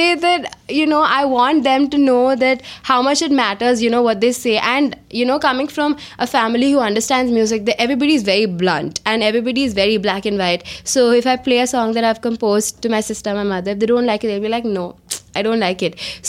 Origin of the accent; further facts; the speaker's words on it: Delhi, India; moved away; 10 years back, we came from Delhi to here. And so it was a huge change, you know, for all of us.